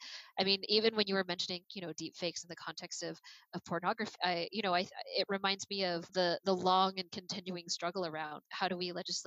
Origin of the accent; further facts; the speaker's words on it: Toronto, Ontario, Canada; born there; I was born in Toronto